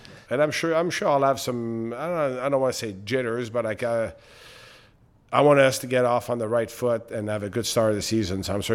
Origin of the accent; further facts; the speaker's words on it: Montreal, Quebec, Canada; Well, listen, I grew up in Montreal